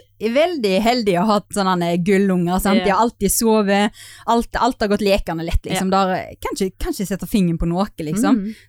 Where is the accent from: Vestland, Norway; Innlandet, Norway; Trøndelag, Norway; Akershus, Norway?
Vestland, Norway; Skånevik; Jeg kommer fra Skånevik, så jeg er bittelite bygd nær i Sunnhordland. Eller jeg vet ikke om det heter Hordland lenger, Sunnvestland eller noe sånt. Og det er liksom sånn veldig forbundet med Bergen da.